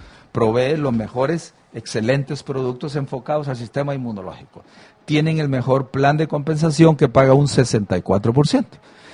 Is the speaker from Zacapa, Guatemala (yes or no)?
yes; Zacapa, Guatemala; born there; also born or lived in Providence, United States; Nací en Zacapa, sí. En Zacapa.